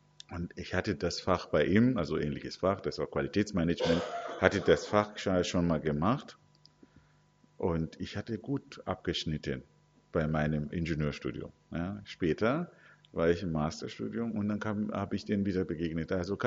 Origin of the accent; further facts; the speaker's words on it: Zimbabwe; Ich komme ursprünglich aus Zimbabwe.